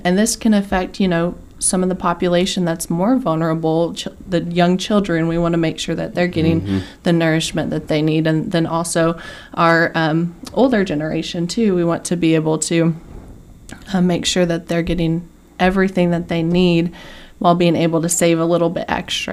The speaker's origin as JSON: {"language": "English", "region": "Kentucky", "country": "United States", "said": "I'm over from Eastern Kentucky"}